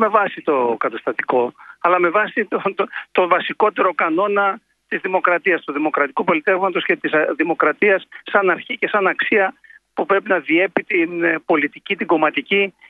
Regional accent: South Aegean, Greece; Το λέμε στην Πάρο, στο χωριό μου

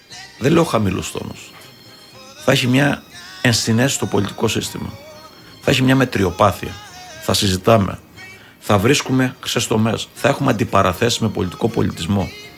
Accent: Crete, Greece; Και επειδή εγώ έχω καταγωγή από το Λασέθε, παίρνω 40.

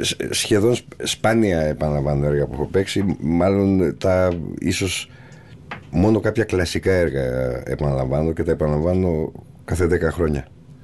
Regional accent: Piraeus, Attica, Greece; Κοίτα, εγώ μεγαλώνοντας στον Πειραιά και μάλιστα εποχές, έτσι, όχι εύκολες, σκληρές εποχές.

